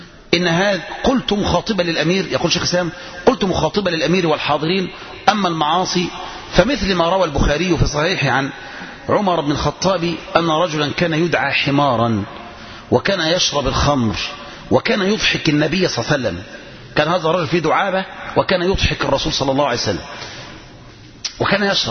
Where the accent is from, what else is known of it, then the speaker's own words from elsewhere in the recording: Egypt; الآن بعض الناس عندنا في مصر وفي غير مصر يحصل تشيع بنسبة كبيرة